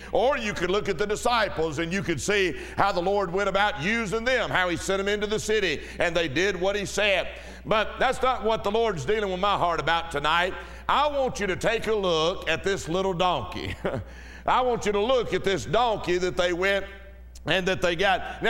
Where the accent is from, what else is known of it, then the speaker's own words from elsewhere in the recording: Georgia, United States; And, you know, look, I'm from Georgia.